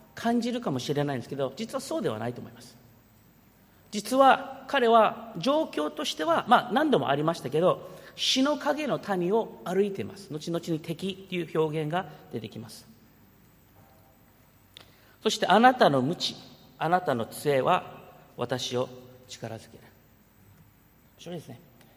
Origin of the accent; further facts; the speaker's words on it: United States; 私はアメリカで育ったので、アメリカ人っていうのはやっぱり大きくて強い人が有利なんですよね。